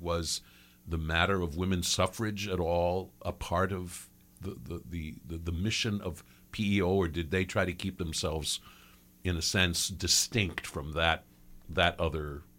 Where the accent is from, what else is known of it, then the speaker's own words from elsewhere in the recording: Iowa, United States; And I want to add parenthetically that I grew up in Iowa